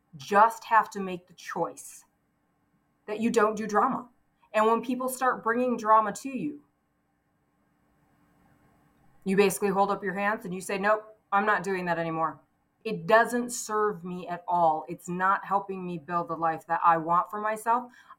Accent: Michigan, United States; moved away as an adult; now in California, United States; And it took me until I was about 20 years old. I moved out of my hometown, like, you know, and moved from Michigan to California.

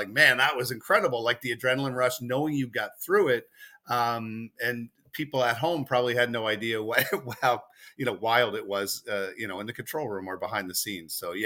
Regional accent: Halifax, Nova Scotia, Canada; especially growing up in Halifax, people see you struggle.

